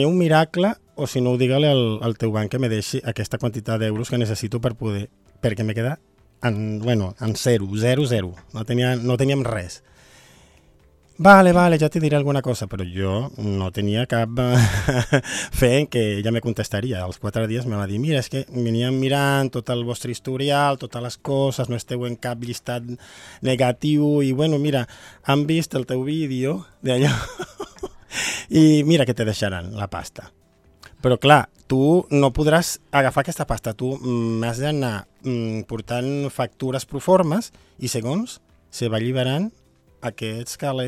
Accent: Venezuela; now in Spain; soc ciutadà empordanès nascut a Venezuela. Som veneçolans, tant la meva dona com jo

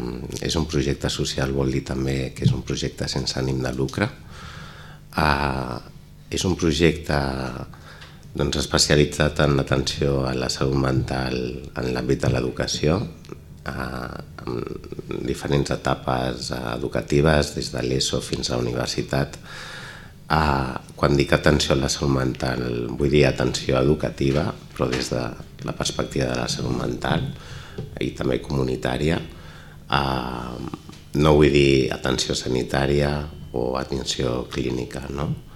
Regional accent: Barcelona, Catalonia, Spain; Jo soc de Barcelona, en comparació amb Girona, doncs això és molt més assequible, no?

